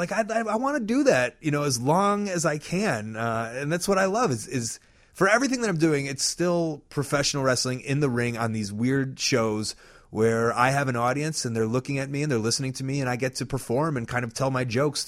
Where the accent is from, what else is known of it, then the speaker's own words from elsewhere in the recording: Deerfield, United States; I come from Deerfield, which is a pretty like stereotypical town